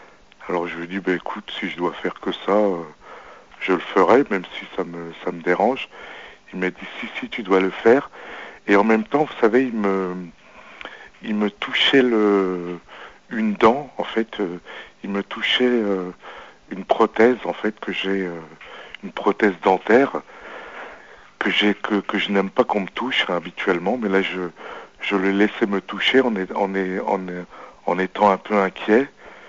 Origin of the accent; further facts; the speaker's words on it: Algeria; On doit partir même en Algérie. Donc dans mon pays d'origine.